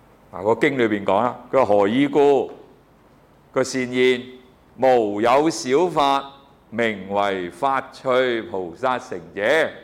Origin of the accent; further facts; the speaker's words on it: China; 我们中国人呢就认识这个实我自体呢叫做魂魄，我们给个名字，什么三魂七魄